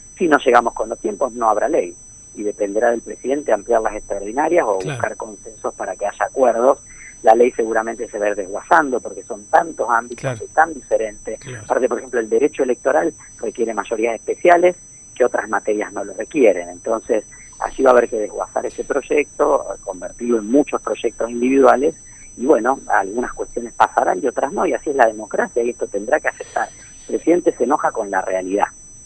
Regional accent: Santa Fe, Argentina; nosotros como santafesinos hemos visto el efecto que tuvo la privatización y desguace del Banco Provincia de Santa Fe en los años 90

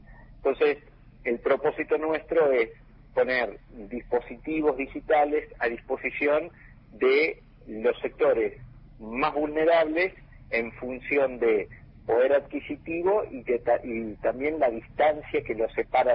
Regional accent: Salta, Argentina; ustedes saben que yo soy de Salta

